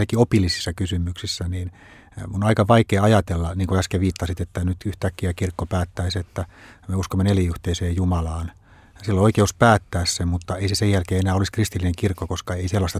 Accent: Turku, Southwest Finland, Finland; Mä olen turkulainen, mä en tunne näitä Helsingin seurakuntia.

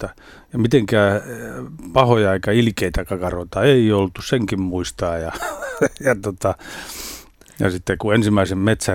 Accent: Lohja, Uusimaa, Finland; also born or lived in Kerava / Karjalohja; en oikein mistään kotoisin, kun on syntynyt Keravalla, mutta sen jälkeen on asunut sekä Lohjalla että nyt sitten perheen kanssa Karjalohjalla, että sinne päin minua on 11-vuotiaana muuttanut.

